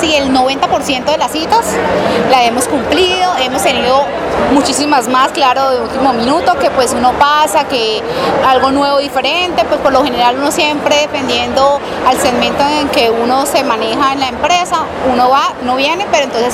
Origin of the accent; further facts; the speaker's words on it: Barrancabermeja, Santander, Colombia; vengo de la ciudad de Barranca Bermeja